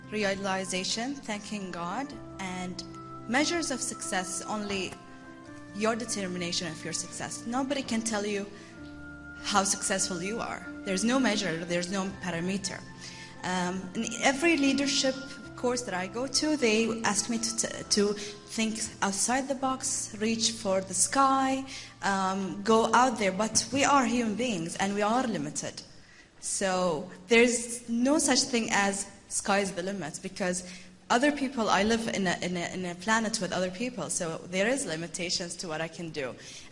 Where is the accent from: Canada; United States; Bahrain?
Bahrain; I'm from Bahrain.